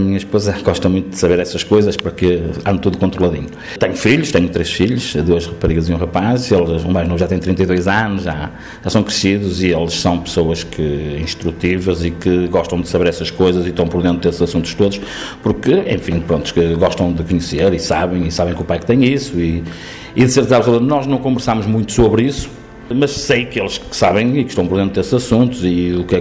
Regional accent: Portugal; como bom português, acho que isso que é bom, cozidos à portuguesa e tal

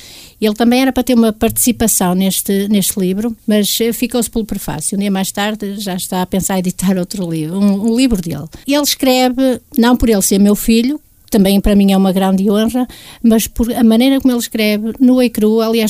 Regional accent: Galegos São Martinho, Braga, Portugal; e eu sou de Galego São Martinho.

